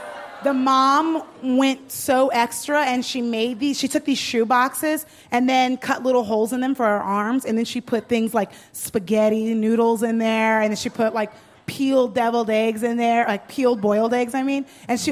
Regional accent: California, United States; That's like not what they sound like, but as somebody from Southern California, this is really disrespectful.

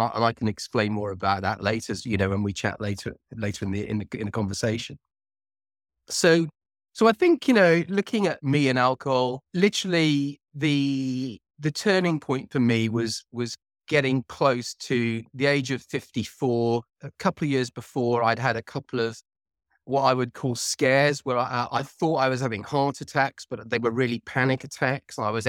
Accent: Cardiff, Wales, United Kingdom; now in England; I live in the UK. I'm originally from Cardiff, which is the capital of Wales, which is part of the UK. And I now live in England near London.

